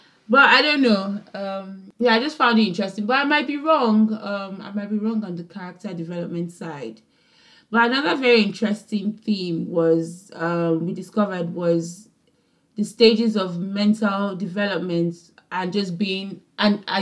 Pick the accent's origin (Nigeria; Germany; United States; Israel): Nigeria; me basically growing up in Nigeria, and I can go to my village anytime